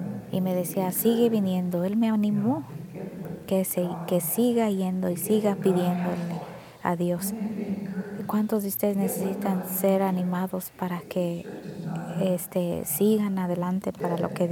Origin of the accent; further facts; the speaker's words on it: Spokane, Washington, United States; Y ahí es donde yo crecí, en Spokane.